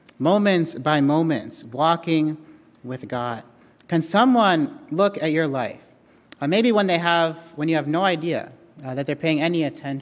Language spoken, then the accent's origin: English; Kenya; Growing up in Kenya, my dad would always tell myself and my brother that there's always somebody watching